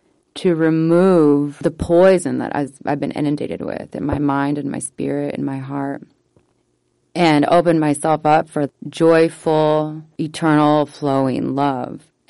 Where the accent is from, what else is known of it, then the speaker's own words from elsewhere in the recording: Iowa, United States; You know, I'm 36 now. I grew up on the Raccoon River pretty much every day, playing, splashing, you know.